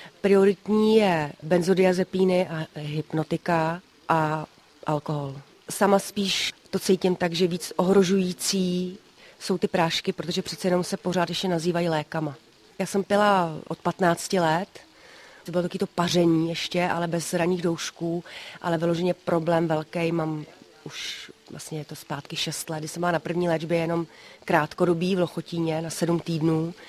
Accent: Prague, Czechia; pocházím teda z Prahy, kde jsem žila prostě krapítko bohemský život.

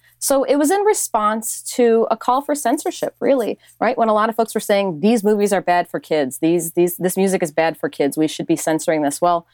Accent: Illinois, United States; growing up in Central Illinois, being very, very outspoken and very weird, you know, if you are in a small town of 1,000 people

